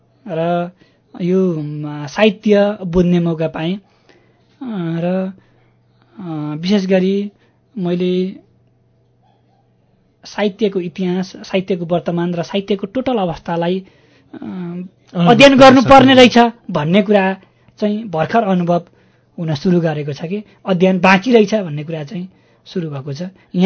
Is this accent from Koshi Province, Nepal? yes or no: yes; Ilam, Koshi Province, Nepal; मेरो घर इलाम हो। अब म चाहिँ योभन्दा अगाडि पनि 2 वर्ष ताप्लेजुङ बसेको छु, र फेरि मेरो मोटामोटी 2 वर्षको समय ताप्लेजुङ को हाङदेवामा मेरो बसाइ हुँदैछ।